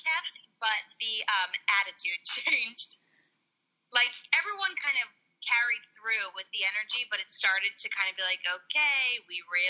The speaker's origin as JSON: {"language": "English", "town": "New York City", "region": "New York", "country": "United States", "tie": "born or raised there", "said": "It's normal for New Yorkers to have subway issues. And, you know, I'm born and raised in New York."}